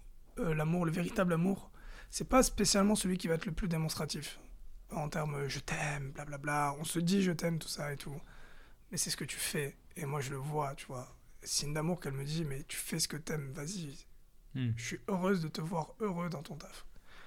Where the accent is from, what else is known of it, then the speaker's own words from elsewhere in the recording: Cannes, Provence-Alpes-Côte d'Azur, France; il me dit, mais tu viens d'où? Je fais de Cannes.